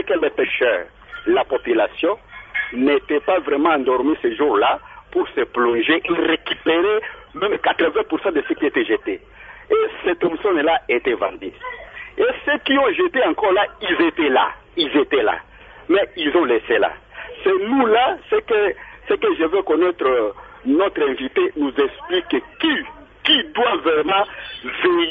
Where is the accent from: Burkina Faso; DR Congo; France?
DR Congo; Bandundu, Kwilu; je vais vous raconter un événement qui s'était passé là chez moi à Bandounouville.